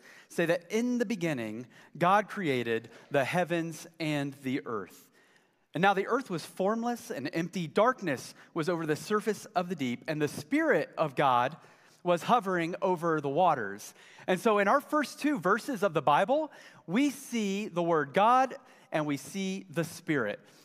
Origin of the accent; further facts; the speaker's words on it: England, United Kingdom; I'm not Hebrew. I'm English.